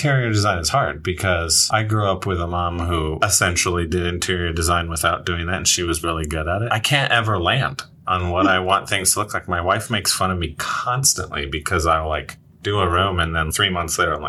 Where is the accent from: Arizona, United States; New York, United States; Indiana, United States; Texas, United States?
Indiana, United States; Muncie; I grew up just down Riverside from Ball State.